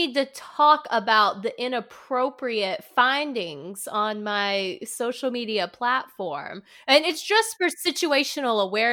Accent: North Carolina, United States; I hate the word mum, just because I'm from the South, and so when I'm talking about my mom, I say mama

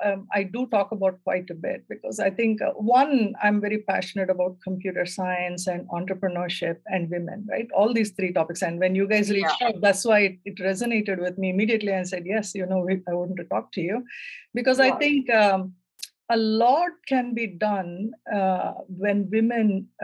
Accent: South India, India; I grew up in South India in a middle-class family.

